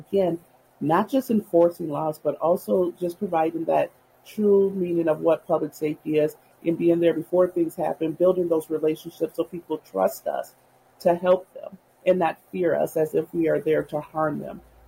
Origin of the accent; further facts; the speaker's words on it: Minneapolis, Minnesota, United States; growing up in South Minneapolis, well, how does that resonate into working specifically with the Native community? Well, we grew up together in the same community.